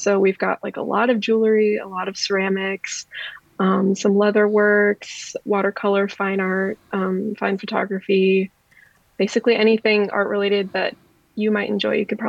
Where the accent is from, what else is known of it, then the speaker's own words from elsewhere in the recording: Chesterton, United States; I'm based in Chesterton. I've lived in Chesterton basically my whole life